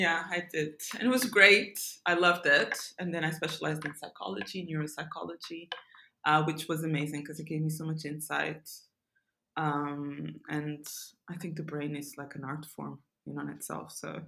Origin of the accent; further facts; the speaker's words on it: Lisbon, Portugal; moved away as an adult; also born or lived in United Kingdom; I was born in Portugal, Lisbon. My parents are Mozambican, of different descents, but I was born and raised in Portugal.